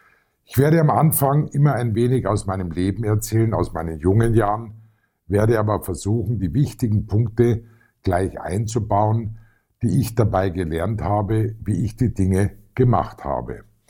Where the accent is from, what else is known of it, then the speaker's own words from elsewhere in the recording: Regensburg, Bavaria, Germany; Ich bin in Regensburg in einem Viertel aufgewachsen, das damals, ja so kann man sagen, ein Problemviertel war. Man sagt auch in vielen Städten ein Glasscherbenviertel. Es hatte einen sehr hohen Ausländeranteil, damals bereits